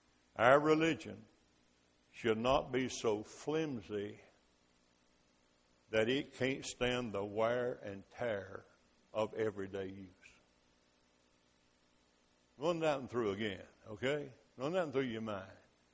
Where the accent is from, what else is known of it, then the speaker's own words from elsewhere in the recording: Hamilton, Alabama, United States; Little town of Hamilton, Alabama. I grew up in Mayberry, USA. I mean, the little town of Hamilton was just like that.